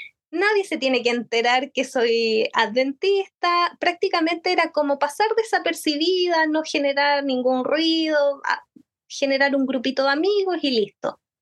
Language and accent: Spanish; Concepción, Biobío, Chile; Pero como soy de Concepción, y mis papás son también bien aprensivos y protectores, mi papá me dijo, no, tú no te vas a otra ciudad